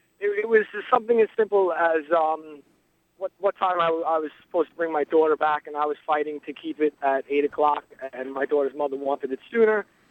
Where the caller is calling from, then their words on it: New York, United States; Hi, I'm from Suffolk County, and I had a case in the family courts here.